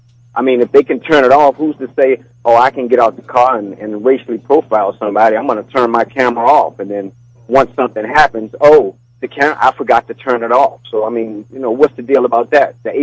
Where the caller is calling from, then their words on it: Washington, District of Columbia, United States; I'm calling from Washington, D.C.